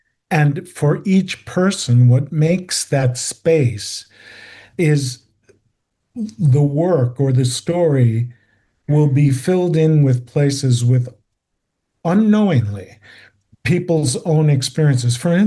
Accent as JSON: {"language": "English", "town": "Chicago", "region": "Illinois", "country": "United States", "tie": "born or raised there", "said": "from the time I was growing up in Chicago, I had different jobs up until 17 years old."}